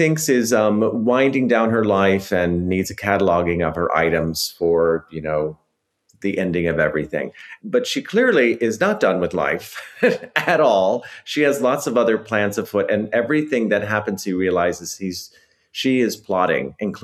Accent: United States; And I became aware of, as an American, how parochial I was in knowing history and politics and literature and art and food.

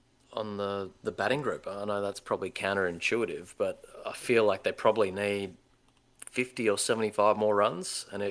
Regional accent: Australia; So, I mean, as an Australian fan, this, I'm not going to lie, it's thrown me into a little bit of a tailspin.

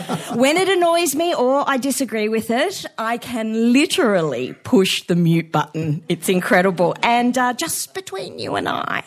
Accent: London, United Kingdom; But see, I'm from London

